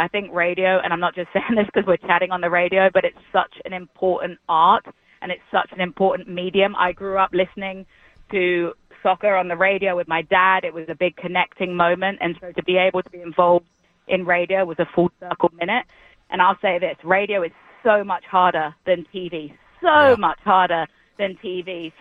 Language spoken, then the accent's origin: English; United Kingdom; but I think I can say that as a British person, I get a pass.